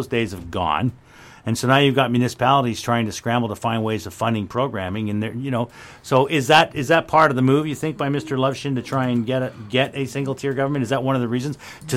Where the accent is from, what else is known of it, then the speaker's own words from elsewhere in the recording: Toronto, Ontario, Canada; I grew up in Toronto. Now, when I was a little boy in Toronto, it was just Toronto.